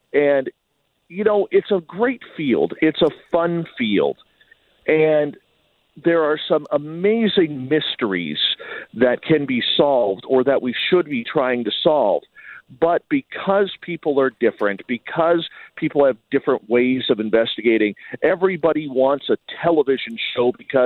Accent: Canada; even though I'm Canadian, the majority of my audience is in the United States.

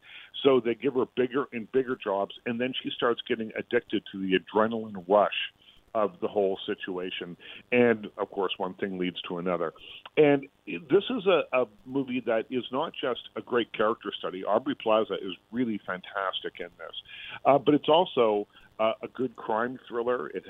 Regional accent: Nova Scotia, Canada; I grew up in Nova Scotia, a little town in Nova Scotia

